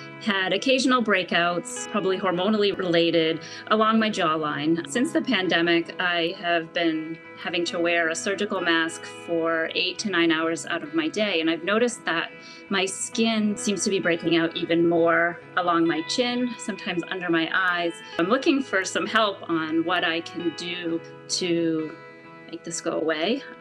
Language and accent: English; Bangor, Maine, United States; I am from Bangor, Maine.